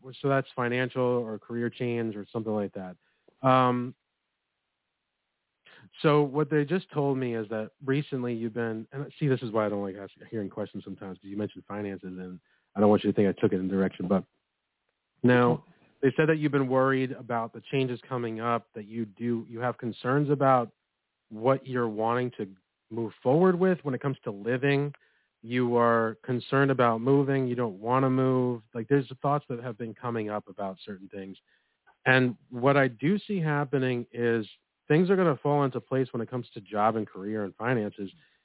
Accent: New York, United States; I'm from New York, too, but I'm not in the city.

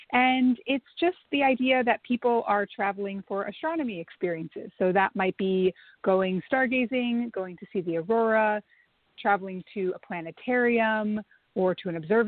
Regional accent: Alaska, United States; so I grew up in a slightly different place than New Jersey. I grew up in Alaska, and the night sky is very dark during the winter and very long

